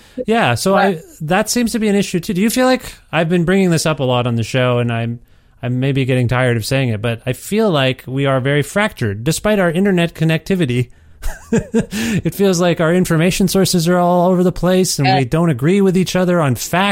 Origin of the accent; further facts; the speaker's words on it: Canada; Am I allowed to say that as a Canadian? I don't know.